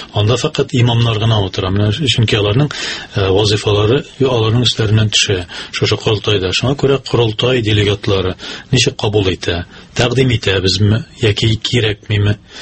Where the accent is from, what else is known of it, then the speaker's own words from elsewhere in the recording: Oly Tarkhan, Tatarstan, Russia; born there; Мин иң беренче үзем туым белән Тәтеш районыннан Олы Тархан деп аталган авылдан белем алуларым